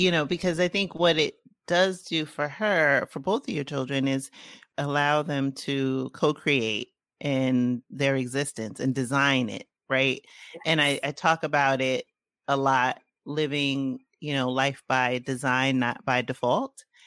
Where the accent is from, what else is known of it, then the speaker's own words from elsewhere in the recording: New York City, New York, United States; when I look back on my own experience growing up in New York City